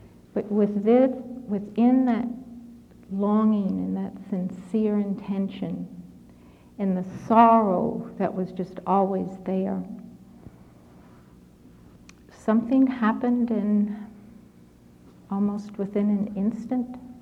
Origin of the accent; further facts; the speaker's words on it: the South, United States; I grew up in the South with soul music, and he sang soul music.